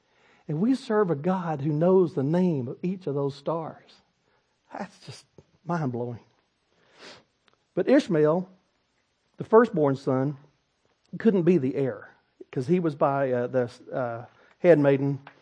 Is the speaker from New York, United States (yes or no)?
no; Texas, United States; I'm from East Northeast Texas, but I mean Uz and Buzz.